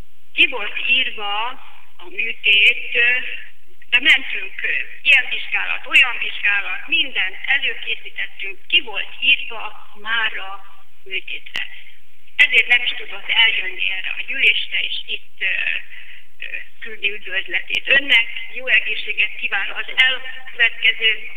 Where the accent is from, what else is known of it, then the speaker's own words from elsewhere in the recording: Pécs, Baranya, Hungary; nyugdíjas, 72 éves, született pécsi lakos.